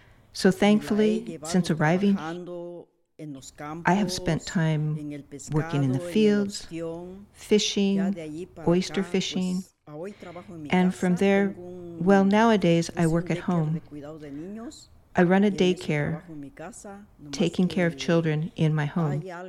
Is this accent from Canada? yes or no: no; Putla de Guerrero, Oaxaca, Mexico; moved away as an adult; now in United States; I'm originally from Putla de Guerrero, Oaxaca. I came to the United States because my husband had already been here since 1986.